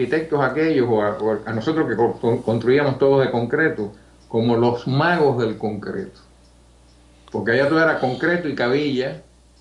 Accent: Havana, Cuba; entonces yo crecí en La Víbora. Ahí fui yo a colegio, a gimnasio, a cine, a todo lo que te puedas imaginar. Y es lo que extraño.

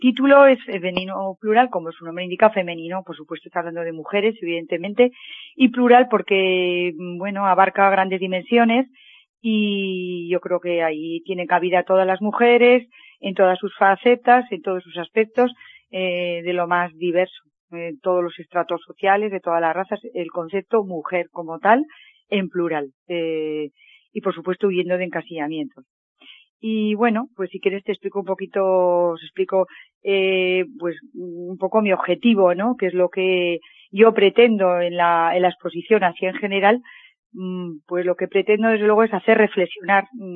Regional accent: Navarre, Spain; estamos en Navarra. Y hasta que no se declare aquí la independencia, pues de momento soy navarra.

